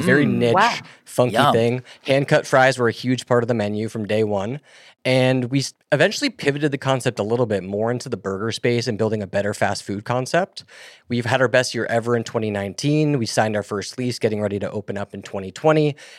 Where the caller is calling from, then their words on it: Washington, District of Columbia, United States; I'm calling in from Washington, D.C.